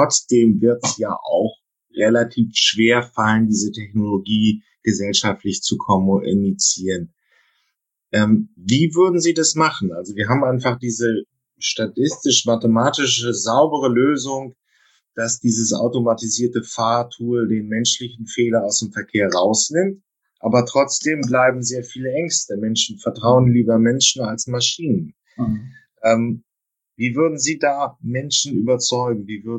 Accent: Germany; Aber die Psychologie, und da sind wir ja Deutsche, wir haben ja ein bisschen, wir sind ja hier auch in Deutschland

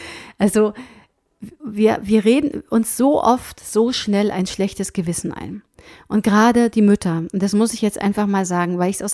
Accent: East Germany, Germany; ich bin ja in der DDR-Zeit noch groß geworden, beziehungsweise hatte da so meine ersten Jahre

